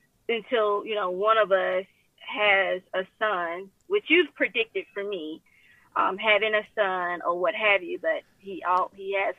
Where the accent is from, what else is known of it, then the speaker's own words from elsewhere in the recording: Atlanta, Georgia, United States; But I'm also originally from Atlanta, Georgia. So I am a little transplant here.